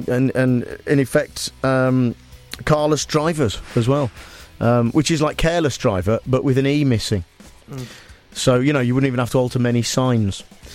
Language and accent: English; Nuneaton, West Midlands, United Kingdom; the book's kind of about growing up where I grew up in Nuneaton, and I am staying at my parents' tonight.